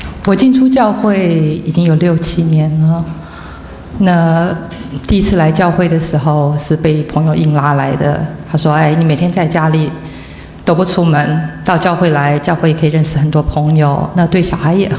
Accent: Taiwan; moved away as an adult; now in United States; 因为我从来也没想到说我会从台湾来到美国。

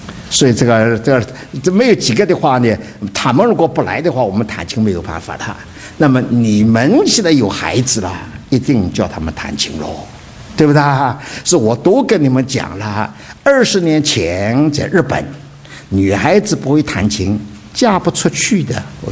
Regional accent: Dinghai, Zhejiang, China; moved away as an adult; also born or lived in Shanghai / Taiwan; now in United States; 我是生在上海，两岁到定海去的。那以后的话呢，等到日本人要占领定海，我们逃到上海了，到上海读书。上海读书过了之后，我到台湾。台湾过了之后呢，过了二十一年，到了美国了。

